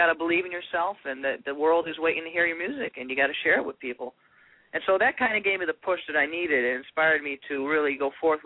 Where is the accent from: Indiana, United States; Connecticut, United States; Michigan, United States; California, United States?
Connecticut, United States; Prospect; I used to play at a restaurant in Waterbury, Connecticut here, and that's where I'm from. I'm from Prospect, but Waterbury is the neighboring town.